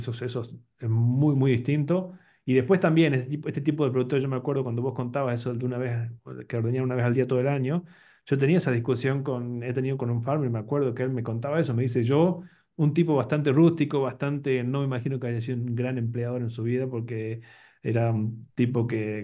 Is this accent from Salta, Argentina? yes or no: yes; Salta, Argentina; Yo la verdad que también tuve la suerte de conocer sistemas, siendo que soy salteño